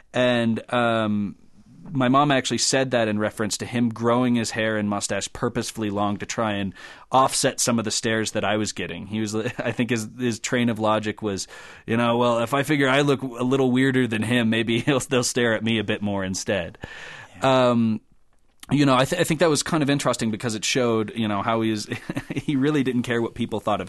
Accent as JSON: {"language": "English", "town": "Helena", "region": "Montana", "country": "United States", "tie": "born or raised there", "said": "Even in my hometown of Helena, I had one guy in a pub ask me if I still wore my dog tags from Iraq."}